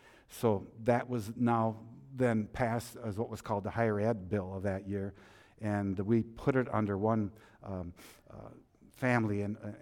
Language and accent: English; Duluth, Minnesota, United States; I go to Duluth East. Wonderful, that's my hometown.